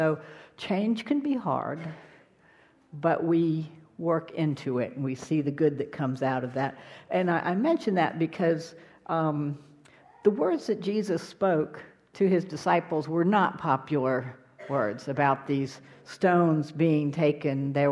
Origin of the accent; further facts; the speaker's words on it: Rancho Palos Verdes, California, United States; So in where I grew up in Rancho Palos Verdes, there's this chapel. And the chapel is on this bluff that overlooks the Pacific Ocean.